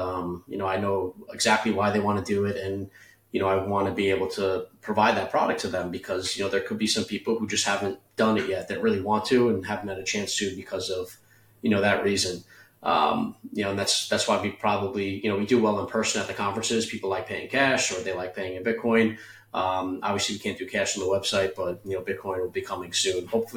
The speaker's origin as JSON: {"language": "English", "region": "New York", "country": "United States", "said": "Like, when I go to the conference and tell people I'm from New York, they're just like, ugh, really?"}